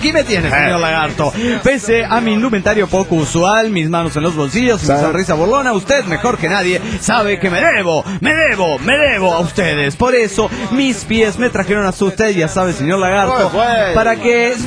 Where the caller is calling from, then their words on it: Arequipa, Peru; de Arequipa, Perú.